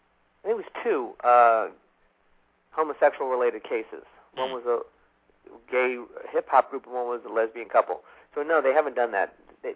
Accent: Miami, Florida, United States; You know, in Miami, I'm very well known since I was born and raised here in Miami.

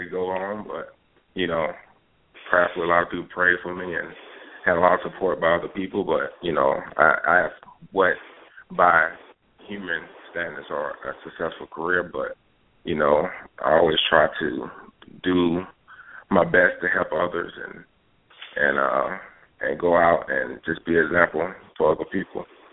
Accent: Shreveport, Louisiana, United States; I grew up in Shreveport, Louisiana.

